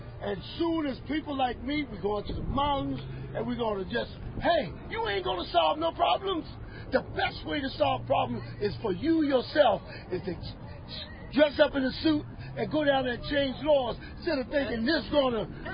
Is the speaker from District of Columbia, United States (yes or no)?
yes; Washington, District of Columbia, United States; Oh, okay. I'm from Washington, D.C.